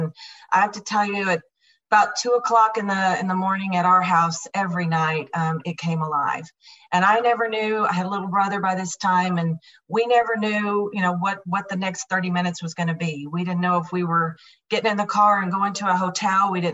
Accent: Lubbock, Texas, United States; now in Arizona, United States; So I'm actually not from Arizona. I am from Texas, Lubbock, Texas. And I come from a crazy, crazy, violent alcoholic home.

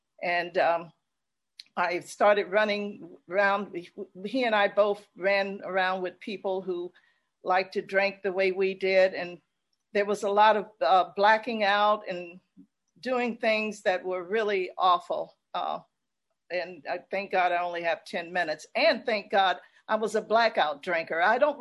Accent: Chicago, Illinois, United States; born there; I'm an only child. I was born in Chicago to two people who, it was a very, very confusing household.

